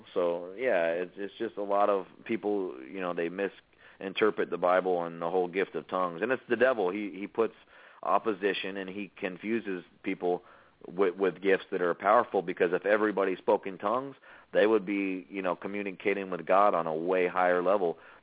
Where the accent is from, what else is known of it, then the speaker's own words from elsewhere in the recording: United States; I'm from America, man. How can I speak in this language?